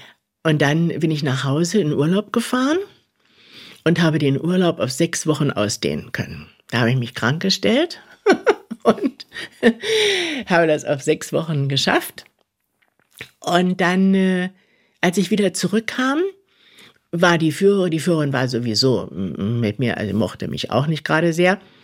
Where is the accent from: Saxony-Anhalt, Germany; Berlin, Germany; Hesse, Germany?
Berlin, Germany; Ja, ich sage, naja, aus Berlin.